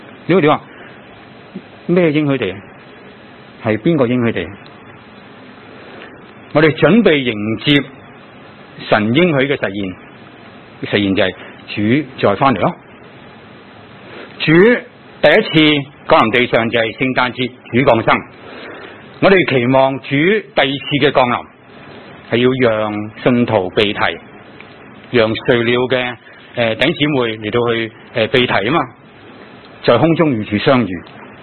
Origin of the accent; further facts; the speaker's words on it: Hong Kong; 我们有幸成为香港人